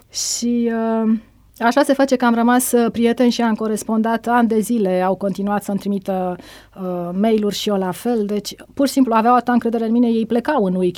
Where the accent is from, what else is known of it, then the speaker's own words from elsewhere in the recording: Romania; el era bucuros că sunt din România, așa că sunt din Balcani